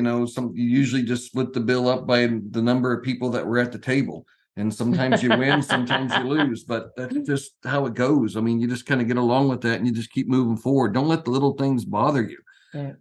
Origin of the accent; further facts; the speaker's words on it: Kansas, United States; I grew up, as Angela said, I grew up in Kansas. I was kind of tired of the cold winters, hot summers, and I wanted to see, you know, other parts of the country.